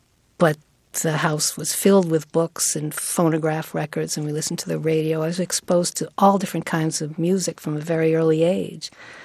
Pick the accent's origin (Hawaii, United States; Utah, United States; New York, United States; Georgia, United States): New York, United States; New York City; because I was from New York City also, you know, and he was from Hibbing, Minnesota.